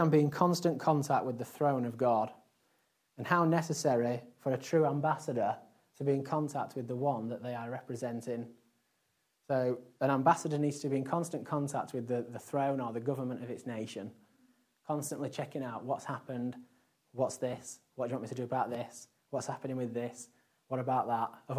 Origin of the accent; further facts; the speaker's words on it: Yorkshire and the Humber, United Kingdom; accent: Yorkshire; my accent starts to go back Yorkshire when I visit home.